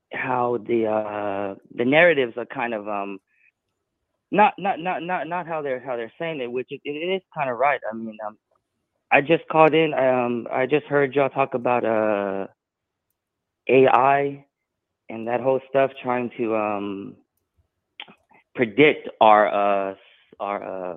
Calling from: Texas, United States; from Texas.

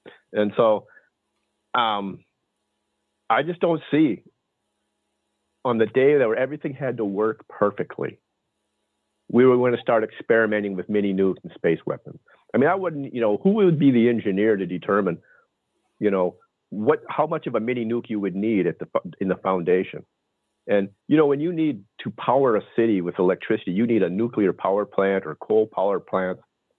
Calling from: Arizona, United States; in Arizona.

